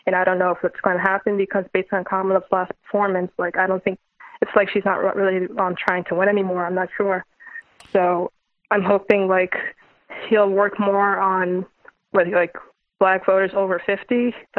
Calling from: Brooklyn, New York, United States; Oh, hi, this is, hi Sam … from Brooklyn.

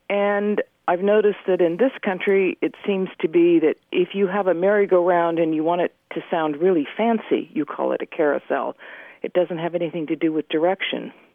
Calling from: Sacramento, California, United States; I'm calling from Sacramento this morning.

